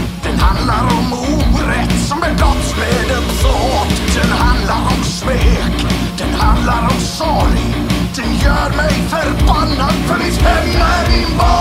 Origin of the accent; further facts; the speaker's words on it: Lappträsk, Norrbotten County, Sweden; Jo, men du vet, jag är från... Det finns ju lilla Lappträsk och stora Lappträsk